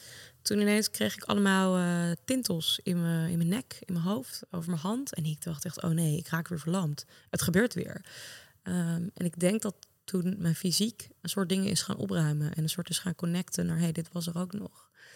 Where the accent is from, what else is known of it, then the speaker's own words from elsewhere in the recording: Amsterdam, North Holland, Netherlands; now in The Hague, Netherlands; Dus ik ben bijvoorbeeld nu net verhuisd naar Den Haag. Nou, daar heb ik precies geen connecties nog. Daar ben ik nog aan het bouwen. Ik kom echt uit Amsterdam.